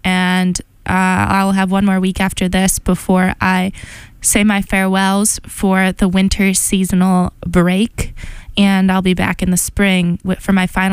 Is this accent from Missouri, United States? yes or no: no; Chicago, Illinois, United States; also born or lived in Boston; Because I kind of had realized, okay, I came from Chicago and I've been dancing since I was 3, at least in some capacity.